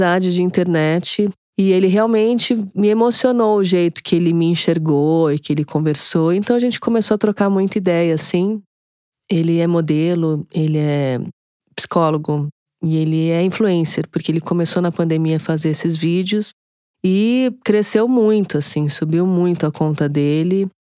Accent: São Paulo, Brazil; Eu sou cantora, compositora, empresária e tô com 42 anos, sou de São Paulo, tenho 2 filhas

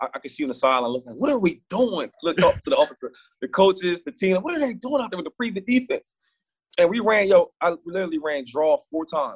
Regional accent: Harrisburg, Pennsylvania, United States; Well, I'm from Harrisburg, Pennsylvania. It's about an hour from Philadelphia.

